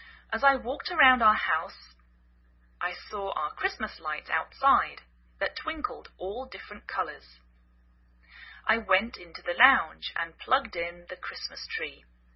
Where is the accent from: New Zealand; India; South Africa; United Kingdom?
United Kingdom; England; now in United States